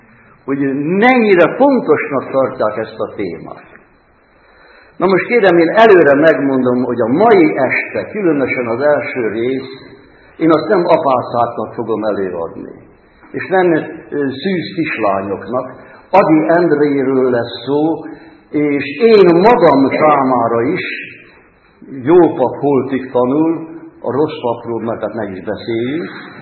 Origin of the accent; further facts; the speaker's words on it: Hungary; Ráadásul még öreg magyar ember is vagyok.